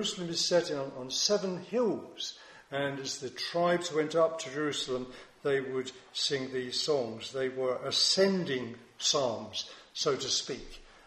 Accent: Halstead, East of England, United Kingdom; And as he drove along from my hometown, Housted, to Braintree, I remember being on the bus as a boy

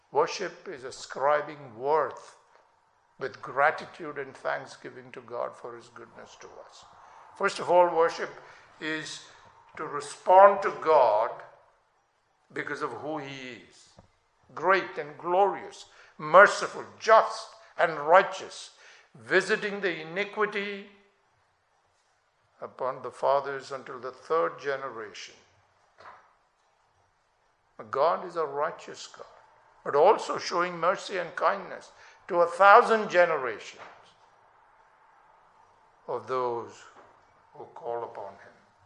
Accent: India; In many churches that I grew up in India, people actually kneel down.

